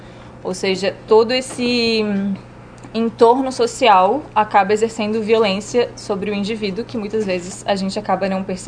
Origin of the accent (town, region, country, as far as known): Brazil; born or raised there; also born or lived in Argentina